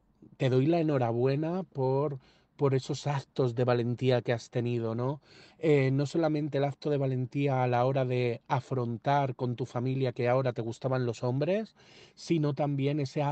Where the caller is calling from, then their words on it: Madrid, Community of Madrid, Spain; de Madrid